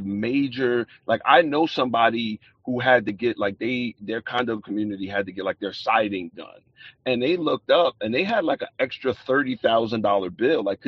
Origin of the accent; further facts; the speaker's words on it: New York City, New York, United States; Like, I'm from New York City public housing.